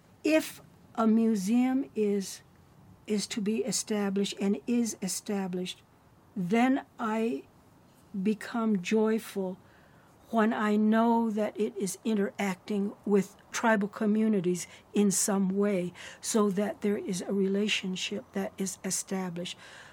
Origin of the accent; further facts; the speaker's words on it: Santa Clara Pueblo, New Mexico, United States; I'm from Santa Clara Pueblo.